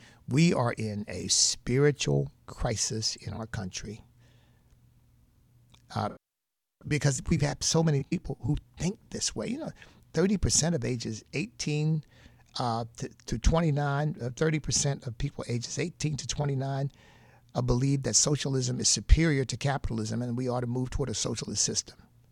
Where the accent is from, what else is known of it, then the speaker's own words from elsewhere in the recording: United States; because we Southerners, and even though I was raised in the North, my family came from Virginia, I consider myself a Southerner.